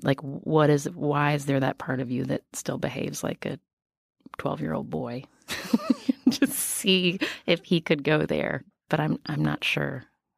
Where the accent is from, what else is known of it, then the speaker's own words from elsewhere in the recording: West Virginia, United States; I am from West Virginia, and I understand why West Virginians are voting the way they're voting right now.